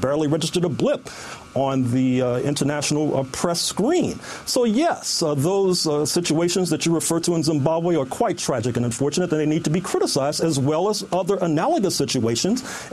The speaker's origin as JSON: {"language": "English", "town": "St. Louis", "region": "Missouri", "country": "United States", "said": "I know about them because I hail from St. Louis, Missouri"}